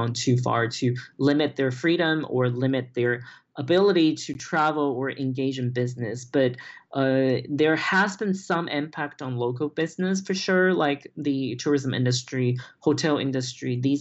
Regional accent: Taiwan; basically we have always, you know, grow up feeling we are Taiwanese and we're separate from Chinese.

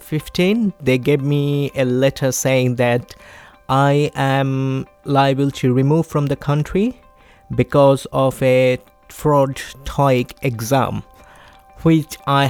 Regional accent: Bangladesh; now in United Kingdom; I am from Bangladesh. I first came into the UK at 2004.

